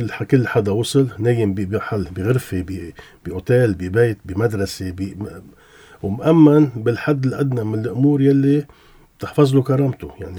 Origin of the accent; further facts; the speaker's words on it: Lebanon; كلنا كلبنانيين.